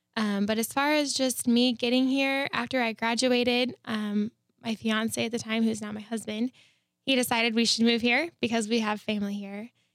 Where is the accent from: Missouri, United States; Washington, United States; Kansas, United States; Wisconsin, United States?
Kansas, United States; Garden City; now in Hays, United States; I'm originally from Garden City, so Western Kansas is my area, I guess you could say.